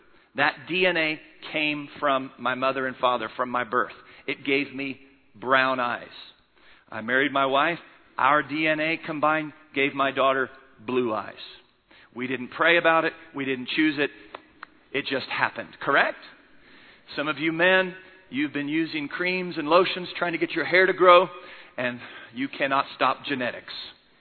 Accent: Maryland, United States; When I was a kid growing up in Maryland, in the United States, it was taboo.

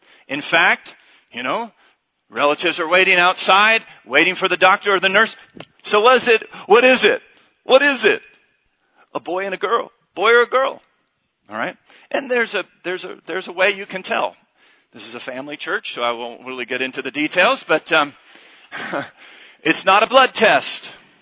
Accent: United States; my wife and I have seen this in our lifetime. We grew up in America in the 70s

